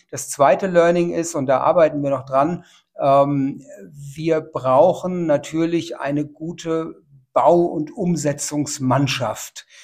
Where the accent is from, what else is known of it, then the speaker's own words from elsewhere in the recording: Hesse, Germany; now in Leipzig, Germany; Ich stamme aus Südhessen, lebe seit gut 10 Jahren in Leipzig